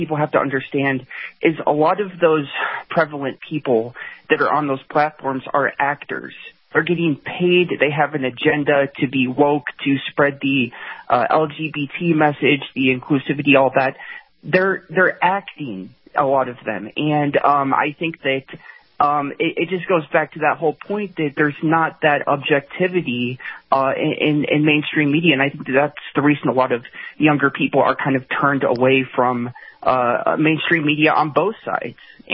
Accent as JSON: {"language": "English", "region": "Colorado", "country": "United States", "said": "I'm from Colorado, but there's programs in California to give low-income undocumented students financial aid and scholarships."}